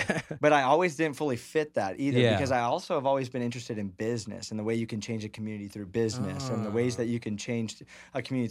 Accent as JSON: {"language": "English", "town": "El Nido", "region": "California", "country": "United States", "tie": "born or raised there", "said": "I grew up in El Nido. And you know, growing up, it took 20 minutes to 30 minutes to get anywhere that I wanted to go."}